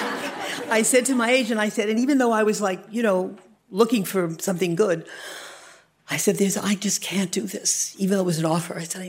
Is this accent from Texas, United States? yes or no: no; Brooklyn, New York, United States; born there; now in Manhattan, United States; I was born in Brooklyn. We only lived here for a year.